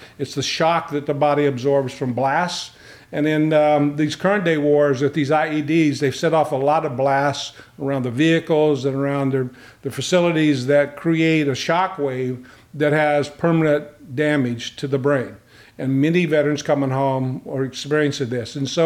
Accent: Midwest, United States; moved away as an adult; Well, I am retired. I grew up in the Midwest, worked in the New York area for most of my career, and then moved down here about 20-some years ago to retire.

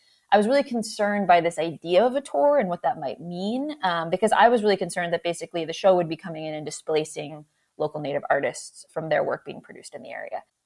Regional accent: Connecticut, United States; I'm zooming in from my traditional lands in Connecticut. I'm a citizen of the Mohegan tribe, and I'm happy to be here at home

